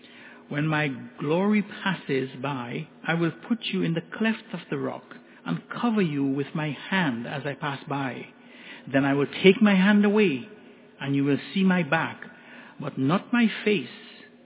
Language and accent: English; Trinidad & Tobago; which is something that was drilled into our heads when I was growing up in Trinidad.